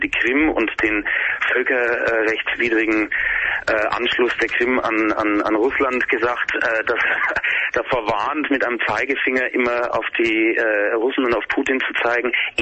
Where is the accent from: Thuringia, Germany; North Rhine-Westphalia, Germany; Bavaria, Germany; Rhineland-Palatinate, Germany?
Bavaria, Germany; Regensburg; Ich komme aus Regensburg.